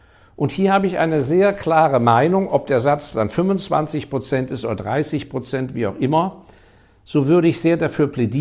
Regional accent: Hong Kong; Ich hatte das große Glück, dass ich in meiner Jugend ja in Hongkong aufgewachsen bin, weil mein Vater da auf Posten war.

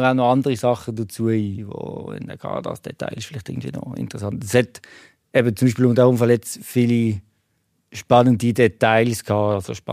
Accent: Rodersdorf, Solothurn, Switzerland; Ich bin aufgewachsen in Rodersdorf. Das ist ein kleines Dörfli im Kanton Solothurn. Es gehört aber eigentlich eher zum Basel-Land von der Angliederung her.

